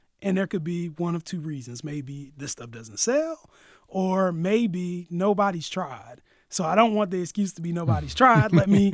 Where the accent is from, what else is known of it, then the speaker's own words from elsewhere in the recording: Durham, North Carolina, United States; I said, I'm from Durham, North Carolina. She says, oh, have you ever heard of North Carolina Central University? Absolutely. Like, I grew up in Durham.